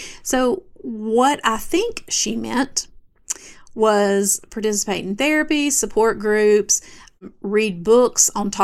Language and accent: English; the South, United States; I am from the South. This was in the South. I lived in Mississippi.